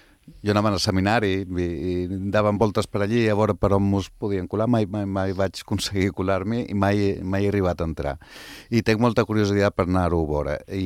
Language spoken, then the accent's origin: Catalan; Balearic Islands, Spain; jo com a eivissenc m'agradaria molt anar-ho a veure